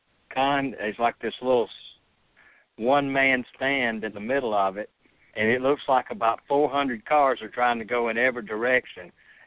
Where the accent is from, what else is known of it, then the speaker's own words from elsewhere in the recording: Panama City, Florida, United States; Well, Panama City is kind of what I'd call my hometown. I lived there when I was young